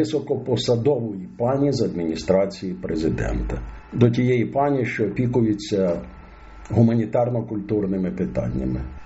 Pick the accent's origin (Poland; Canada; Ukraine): Ukraine; Chernivtsi, Chernivtsi Oblast; moved away; Він мене забрав з моїх рідних Чернівців до Києва